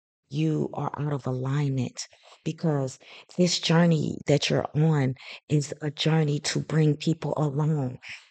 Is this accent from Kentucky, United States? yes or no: no; St. Louis, Missouri, United States; I'm from St. Louis, Missouri. I'm a black girl.